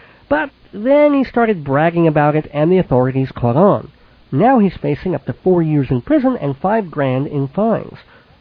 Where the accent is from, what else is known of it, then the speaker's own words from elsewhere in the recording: Hewlett, New York, United States; my hometown, Hewlett, Long Island, in the news twice this week.